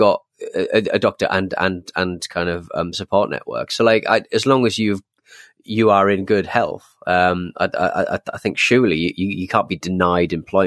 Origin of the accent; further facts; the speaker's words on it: Brantford, Ontario, Canada; and I'm from Brantford, Ontario, Canada.